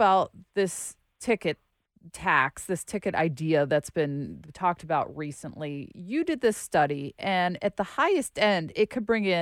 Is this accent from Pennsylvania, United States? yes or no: yes; Pittsburgh, Pennsylvania, United States; Indianapolis, Philly, and my hometown of Pittsburgh do this.